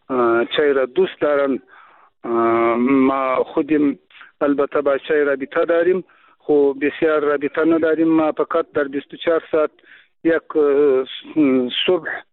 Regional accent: Afghanistan; first language Pashto; Persian is a second language; البته اگر چی ما هم همو زبان مادری ما پشتو است، بعضم بادری چند گفته میتانیم کم کم، اگر اشکال داشته باشد باید معذرت ما را بپذیرین.

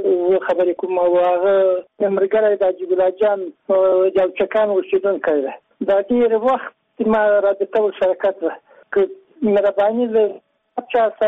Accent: Kandahar, Afghanistan; له کندهار څخه

